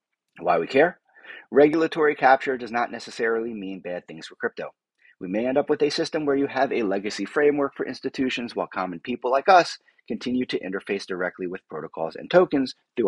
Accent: United States; I don't know how to speak English because I'm from America, but I speak English.

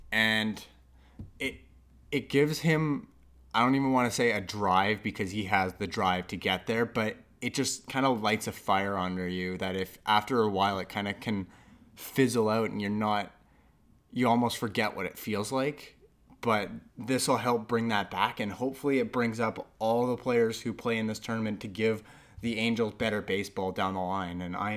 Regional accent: Canada; And I'm Canadian, so I'm going to start with the Canadian roster.

